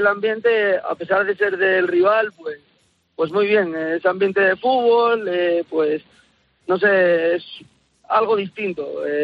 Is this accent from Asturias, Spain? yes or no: yes; Avilés, Asturias, Spain; vamos para Avilés, que somos Avilés